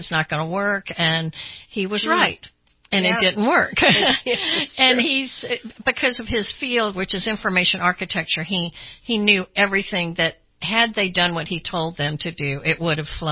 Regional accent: Atlanta, Georgia, United States; now in Bay Area, United States; We are originally from the South. I'm from Atlanta. My husband's from Murfreesboro, Tennessee. And we kept moving further and further west until we ran out of land. So we ended up in the Bay Area.

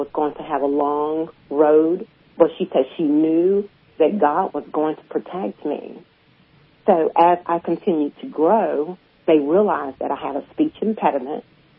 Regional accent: California, United States; I'm from California. I'm from California.

